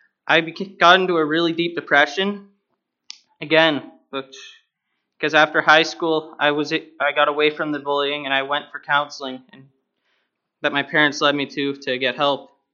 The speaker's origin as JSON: {"language": "English", "town": "Brantford", "region": "Ontario", "country": "Canada", "said": "I'm 19 years old. I'm from Brantford, Ontario. I grew up in a good Christian family with a twin sister named Danielle"}